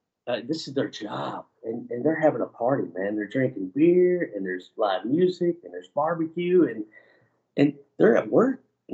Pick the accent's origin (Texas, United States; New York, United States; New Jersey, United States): Texas, United States; Katy; No, I actually grew up in Katy, Texas, down south, outside of Houston.